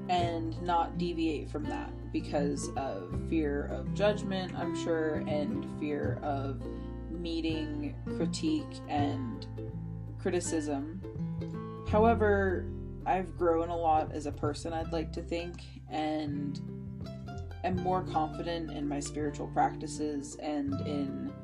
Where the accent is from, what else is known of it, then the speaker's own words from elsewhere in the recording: the South, United States; Most of the churches I attended were Baptist because I grew up in the South.